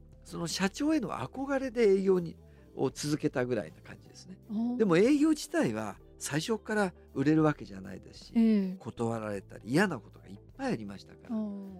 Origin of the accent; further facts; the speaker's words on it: Hakodate, Hokkaido, Japan; now in Tokyo, Japan; 北海道の函館から青函連絡船に乗って、本州、まあ、東京に僕は上京してきたわけですよね、で最初は八王子の鈴木鉄工所というところから